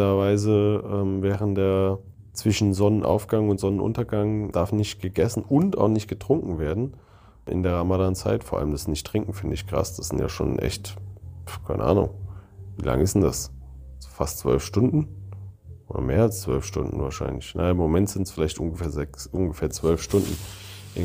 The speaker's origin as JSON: {"language": "German", "country": "Germany", "said": "wie ich als Deutscher die Türkei sehe"}